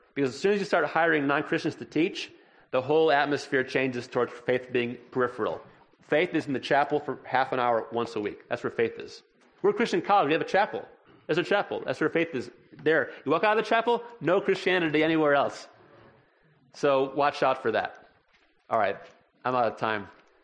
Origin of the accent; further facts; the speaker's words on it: Illinois, United States; I grew up in Illinois.